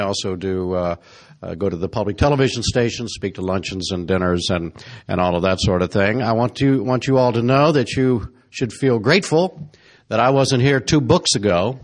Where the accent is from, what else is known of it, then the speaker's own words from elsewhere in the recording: Wichita, Kansas, United States; I grew up in Wichita, Kansas, where it was one of the major Boeing plants that made the B-29, where it was located.